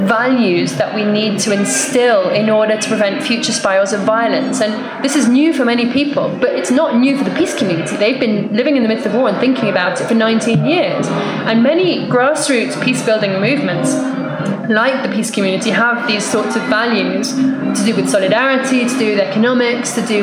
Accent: England, United Kingdom; now in Colombia; as a foreigner in Colombia, one of the first things that people ask me is, oh, so where are you from? Ah, England.

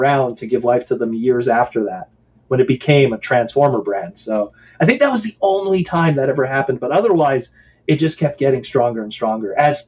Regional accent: Canada; Being Canadian helps because you don't have to have crazy political stances or anything like that.

